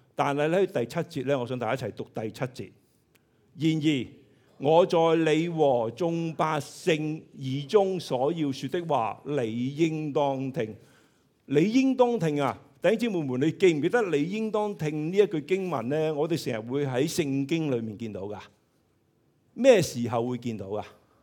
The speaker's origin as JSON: {"language": "Cantonese", "country": "Hong Kong", "said": "我们作为香港人或者中国人"}